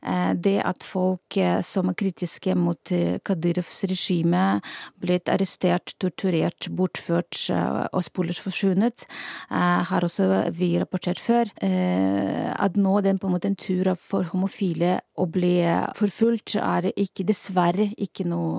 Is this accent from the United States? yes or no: no; North Caucasus, Russia; Norwegian is a second language; Nei, jeg kommer fra nord fra Tjetjenia, fra Nordkaukasus, fra Russland.